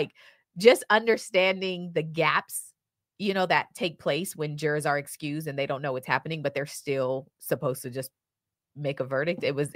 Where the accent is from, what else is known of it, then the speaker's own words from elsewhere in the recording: Chicago, Illinois, United States; I grew up in Chicago. I'm an expert.